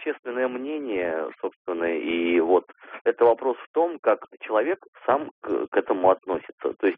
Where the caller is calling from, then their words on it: Moscow, Russia; Я из Москвы.